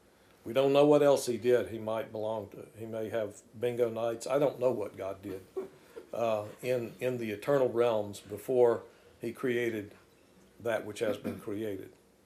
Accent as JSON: {"language": "English", "country": "United States", "tie": "born or raised there", "said": "Obviously, I'm an American. I grew up in the United States."}